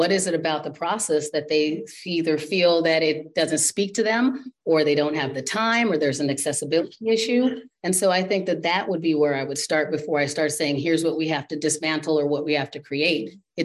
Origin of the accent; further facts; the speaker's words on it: Phoenix, Arizona, United States; now in Minnesota, United States; I am proud to call myself a Minnesotan. I mean, I grew up in Phoenix, Arizona, and I picked here intentionally.